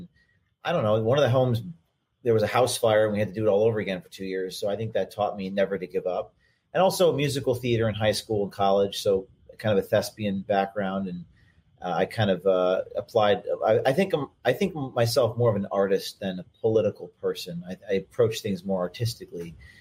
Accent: New Jersey, United States; I'm from New Jersey, so this would be New York City market

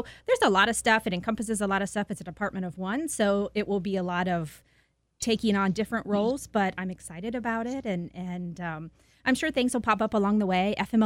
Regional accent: Sunbury, Ohio, United States; Well, I grew up in Sunbury. I still live there with my husband and 15-year-old son.

